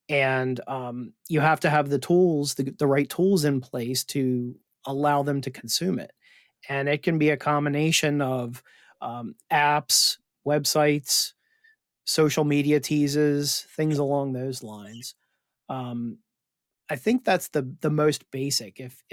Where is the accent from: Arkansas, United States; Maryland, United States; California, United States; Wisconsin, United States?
Maryland, United States; I think it's nostalgic to me because I grew up watching it on Maryland Public Television.